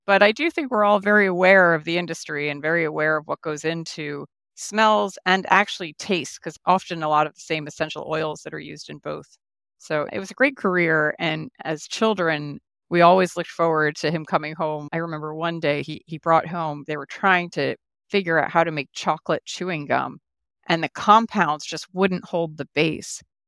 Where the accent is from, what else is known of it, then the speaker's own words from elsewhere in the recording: Bernardsville, New Jersey, United States; So I grew up in Bernardsville, New Jersey. I was one of three girls, and my father was a chemist and became a perfumer.